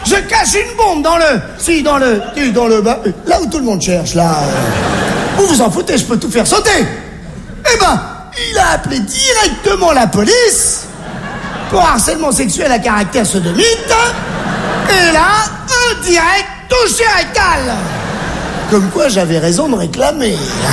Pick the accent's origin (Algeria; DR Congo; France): Algeria; born there; Je suis né en Algérie. Mais qu'est-ce qui m'a pris à moi de naître en Algérie?